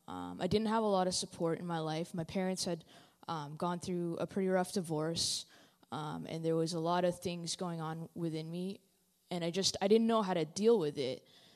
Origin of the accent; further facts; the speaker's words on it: Richmond, British Columbia, Canada; I'm from Richmond